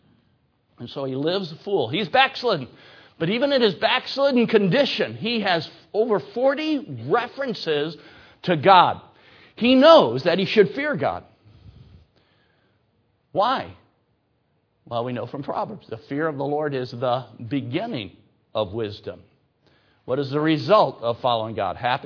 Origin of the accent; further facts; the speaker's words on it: Michigan, United States; Somebody asked me yesterday, where are you from? I said, I'm from Michigan.